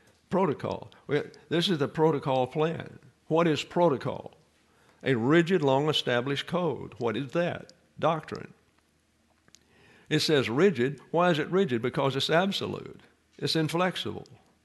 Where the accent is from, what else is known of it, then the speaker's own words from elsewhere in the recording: the South, United States; And so you say, Yasa. Yasa. I'm from the South.